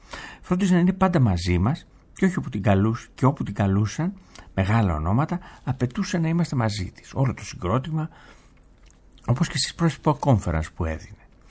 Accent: Greece; του λέω ότι είμαι Έλληνας πολιτικός πρόσφυγας

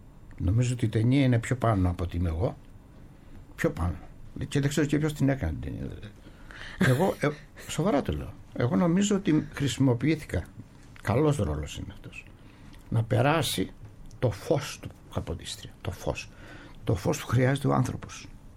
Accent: Greece; επειδή είμαι Έλληνας του ελληνικού αισθήματος

